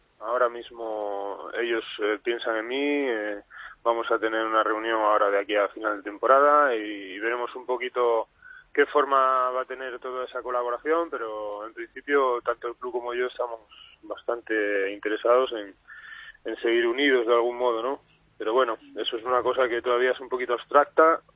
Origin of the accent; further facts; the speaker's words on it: Spain; Hombre, por supuesto que yo soy español